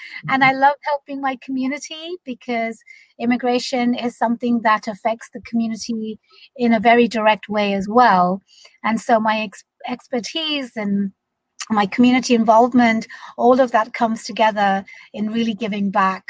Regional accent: London, United Kingdom; accent: British; moved away as an adult; now in United States; So I am a South Asian. My parents are from Bangladesh. I grew up in London. I was born and raised in London. So if you've tuned into my accent, I am a British American. I moved to America in 2005 after I got married to my husband, a U.S. citizen.

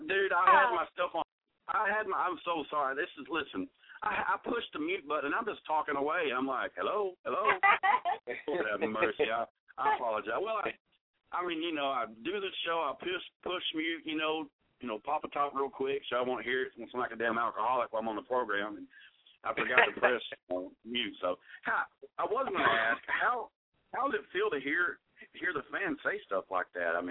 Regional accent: Texas, United States; I'm glad to say that I'm from Texas and we share the same state.

